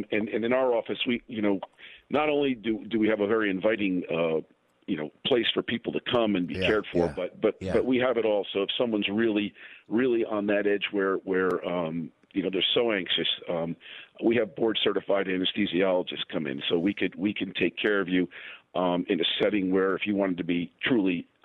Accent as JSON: {"language": "English", "town": "Somerville", "region": "New Jersey", "country": "United States", "tie": "born or raised there", "said": "I work in Morristown, but I was born right in Somerville, and I've been a Jersey guy my whole life."}